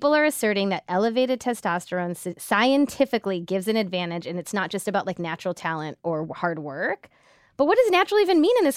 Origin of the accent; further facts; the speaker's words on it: India; as an Indian